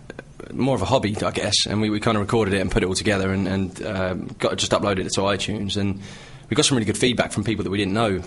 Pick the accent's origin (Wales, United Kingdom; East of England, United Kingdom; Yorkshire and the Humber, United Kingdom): East of England, United Kingdom; Cambridge; now in Chester, United Kingdom; I'm from Cambridge, so I'm not too far away, but I live up in Chester, so...